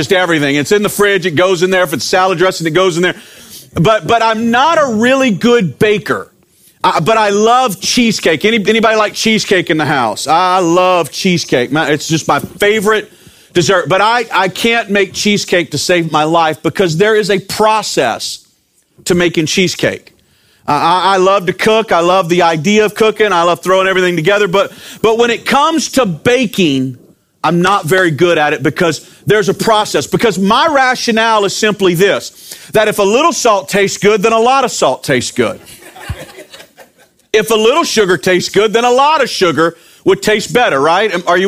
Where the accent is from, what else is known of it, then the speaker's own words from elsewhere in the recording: Baton Rouge, Louisiana, United States; now in Houma, United States; I pastor the Life Church in Houma, Louisiana. I'm originally from Baton Rouge, and I love the 225, so I'm glad to be home.